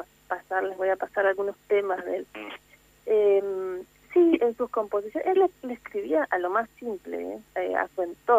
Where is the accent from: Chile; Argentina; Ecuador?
Argentina; La Paz, Entre Ríos; Nos hace bien, sí, como paceños, también como entrerrianos